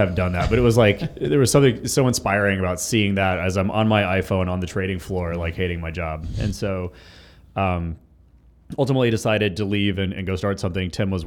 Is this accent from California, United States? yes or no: no; Atlanta, Georgia, United States; But I grew up in Atlanta. I did not come from a family of entrepreneurs.